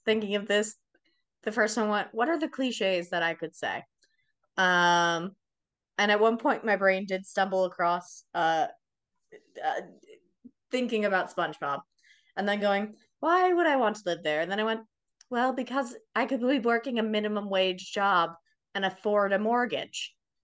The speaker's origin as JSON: {"language": "English", "region": "the South", "country": "United States", "tie": "born or raised there", "said": "Can you tell I grew up in the South?"}